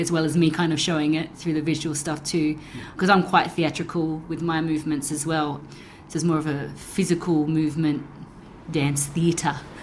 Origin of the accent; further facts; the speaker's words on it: South Australia, Australia; I'm from the Narunga and Kaurna Nations in South Australia.